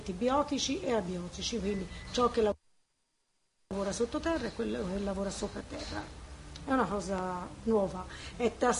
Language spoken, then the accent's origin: Italian; Tuscany, Italy; No, sono toscana.